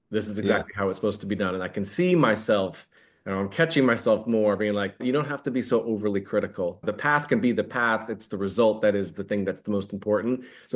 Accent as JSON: {"language": "English", "country": "United States", "lives_now": "France", "said": "I'm an American, but I'm living here in France."}